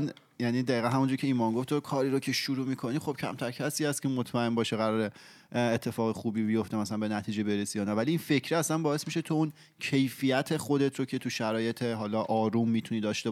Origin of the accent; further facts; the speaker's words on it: Iran; ماهایی که توی ایران بزرگ شدیم